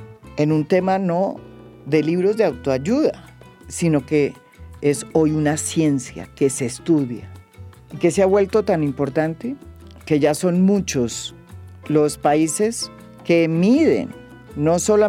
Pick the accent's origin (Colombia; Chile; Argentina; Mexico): Colombia; Colombia no es uno de los países más felices del mundo, como muchos colombianos creemos.